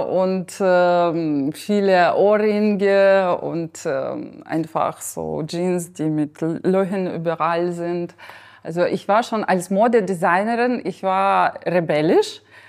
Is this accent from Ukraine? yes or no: yes; Ukraine; German is a second language; now in Germany; was für mich in Deutschland schwierig war, dass ich habe natürlich viel weniger Freiheit gefühlt als in meiner Heimat, als in der Ukraine.